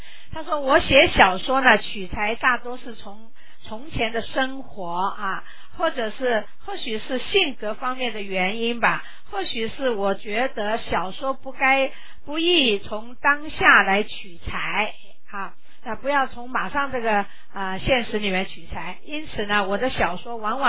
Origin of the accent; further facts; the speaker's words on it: Changzhou, Jiangsu, China; 因为我出生，我是江苏，我也是江苏人，他是盐城，我是江苏常州啊，常州的人